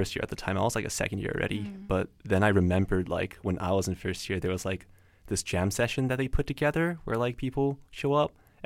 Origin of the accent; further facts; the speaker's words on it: Alberta, Canada; I'm from Alberta.